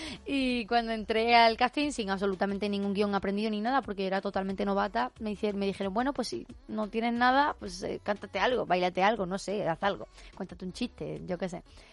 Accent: Estepona, Andalusia, Spain; imagínate una noche desde Murcia hasta Estepona, que es mi pueblo, son 7 horas de viaje.

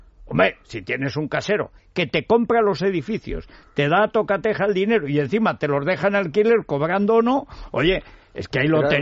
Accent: Aragon, Spain; En mi pueblo, cuando yo era crío, a los gitanos no había gitanos, eran húngaros. Porque habían llegado los húngaros después de la invasión de tal, sí, y por alguna razón, pues hubo una época, fíjate, en las montañas de Teruel.

